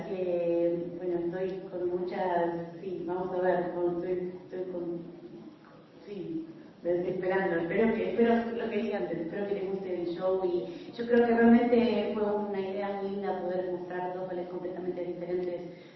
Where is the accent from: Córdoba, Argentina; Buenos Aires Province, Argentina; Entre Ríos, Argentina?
Buenos Aires Province, Argentina; San Martín; born there; San Martín, que es donde nací yo, en Buenos Aires